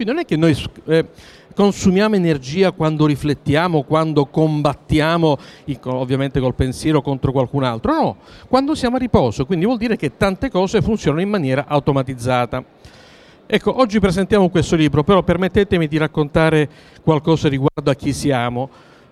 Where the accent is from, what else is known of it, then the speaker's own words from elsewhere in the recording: Palermo, Sicily, Italy; Da buon palermitano, ovviamente si vede perché si vende.